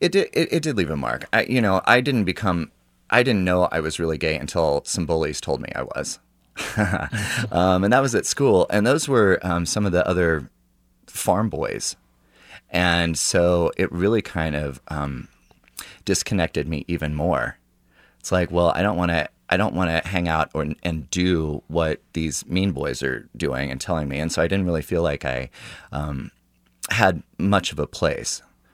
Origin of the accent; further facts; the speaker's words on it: Lewisburg, Kansas, United States; Lewisburg, Kansas is my hometown